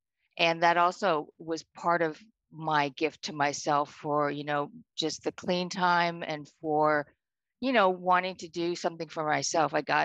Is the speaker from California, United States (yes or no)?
yes; Oakland, California, United States; from Oakland, and I identify myself as an all-around addict.